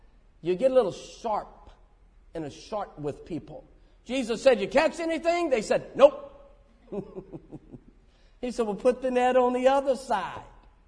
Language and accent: English; California, United States; Yes, sir, I'm from California.